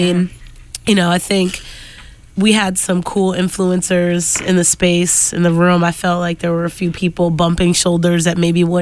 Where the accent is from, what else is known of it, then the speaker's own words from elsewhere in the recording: Springfield, United States; But I'm from Springfield. I was an only child for 10 years. I'm the oldest of 5 now